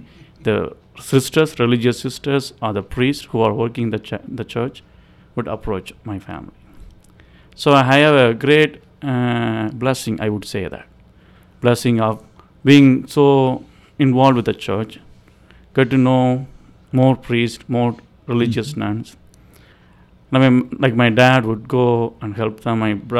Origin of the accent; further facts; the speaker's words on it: India; English is a second language; moved away as an adult; now in United States; I am from India, came to Indiana, you know.